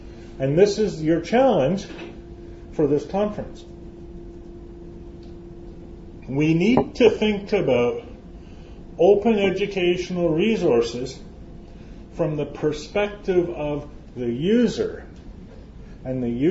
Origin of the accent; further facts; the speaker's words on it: Canada; I'm from Canada.